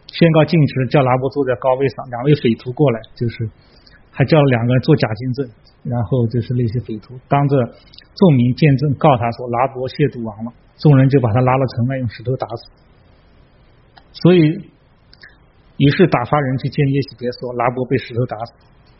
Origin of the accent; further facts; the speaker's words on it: China; 我们中国的皇帝要想要你什么东西，你还有什么话好讲，对不对？